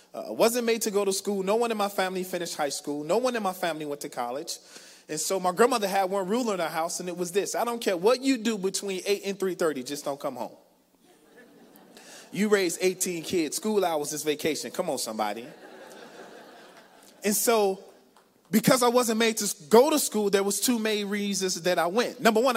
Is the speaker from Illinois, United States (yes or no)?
yes; Chicago, Illinois, United States; But I'm originally from Chicago, born and bred. I grew up in a housing project called Augel Gardens on the south side of Chicago.